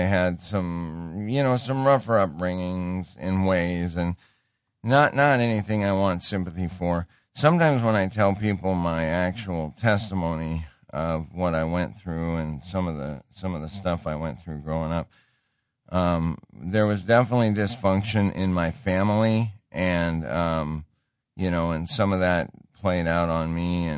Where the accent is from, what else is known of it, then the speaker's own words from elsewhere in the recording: Montana, United States; I grew up in Montana, and as crazy as it is, back in the 60s and early 70s, to date myself, silver dollars were still floating around.